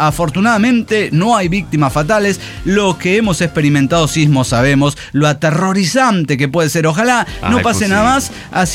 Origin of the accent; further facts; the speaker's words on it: San Juan, Argentina; now in Neuquén, Argentina; Yo vivo en Neuquén, pero soy de San Juan, y hablando con mi gente del lugar me cuenta que fue tremendo